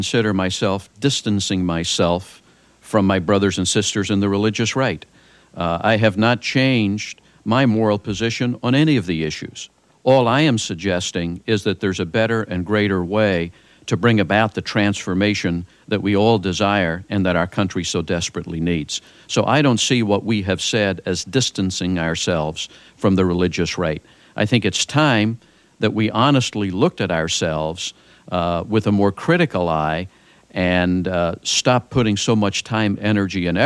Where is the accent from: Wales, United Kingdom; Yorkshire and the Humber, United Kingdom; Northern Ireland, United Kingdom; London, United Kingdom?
Northern Ireland, United Kingdom; I was born and reared in Northern Ireland